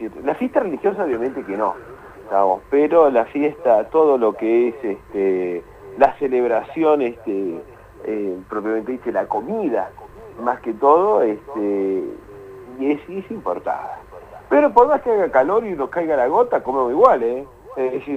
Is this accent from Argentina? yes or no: yes; Argentina; Somos buenos argentinos